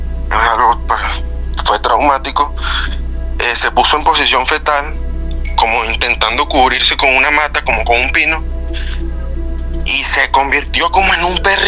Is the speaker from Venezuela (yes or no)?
yes; Venezuela; soy de Venezuela y en Venezuela pues se escuchan muchas historias de brujas